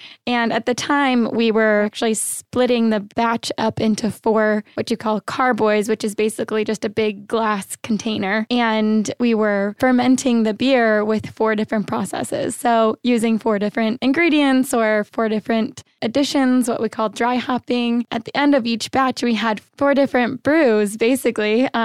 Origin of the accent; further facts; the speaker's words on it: Iowa, United States; Well, I'm from Iowa, the Midwest, yeah.